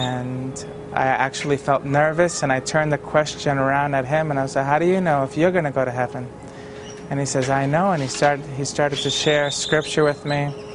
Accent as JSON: {"language": "English", "town": "New York City", "region": "New York", "country": "United States", "tie": "born or raised there", "also_born_or_lived": "Staten Island", "said": "I grew up in Brooklyn, New York City, and then I winded up moving to Staten Island in my high school years."}